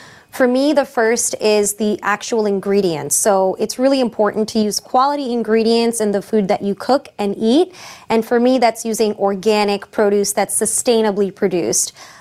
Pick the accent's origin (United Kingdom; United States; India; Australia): India; Mumbai, Maharashtra; So in my household, we're Maharashtrian, we're from Mumbai and a little bit south. Our food can tend to be very spicy. We're on the coast